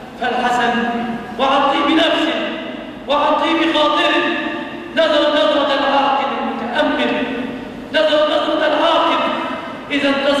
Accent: Egypt; عن بلادنا مصر

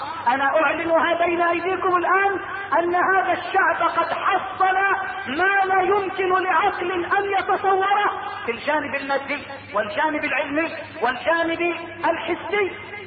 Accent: Egypt; كم من أباء عندنا في مصر أيها الشاب الحبيب

